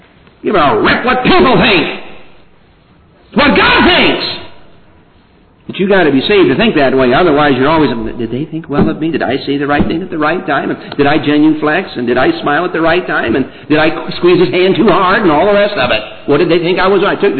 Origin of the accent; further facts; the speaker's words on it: Michigan, United States; Now, I'm from Michigan. And I heard Michigan got beat yesterday.